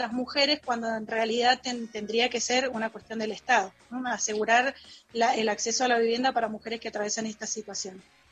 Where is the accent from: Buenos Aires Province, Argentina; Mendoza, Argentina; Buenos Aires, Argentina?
Mendoza, Argentina; Malargüe; nosotros somos de Malargüe.